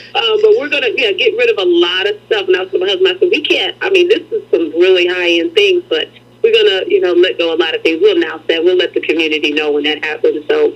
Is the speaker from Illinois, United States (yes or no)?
no; Detroit, Michigan, United States; we're from Detroit, Michigan, so I think style is in our DNA.